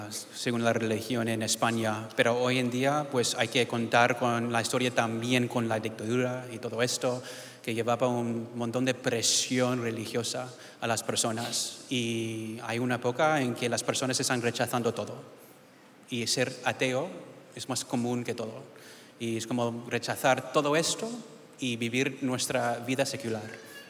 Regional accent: United States; Spanish is a second language; Soy puertorriqueño 100%, pero crecí en los Estados Unidos toda mi vida y tercera generación, pues mal puertorriqueño, lo siento, con la cultura, alcapurrias y venga, todo esto, pero sin el idioma, creciendo aquí.

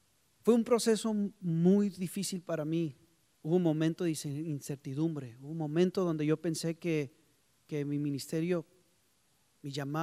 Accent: McAllen, Texas, United States; fuimos de donde nosotros somos, de McAllen, Texas, a frontera de México. ¿Cuántos conocen McAllen, Texas, por ahí? Bueno, esa área, yo soy de ahí.

